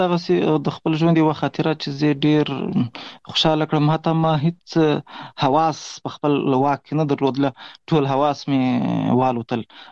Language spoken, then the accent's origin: Pashto; Pishin, Balochistan, Pakistan; په پاکستان کې زیږیدلی یم. د کوټې سره نږدې پشین ښار ګوټی ورته وایي، په دې پشین ښار کې اوسېږم. د خپل مکتب مې هم دلې ویلی دی.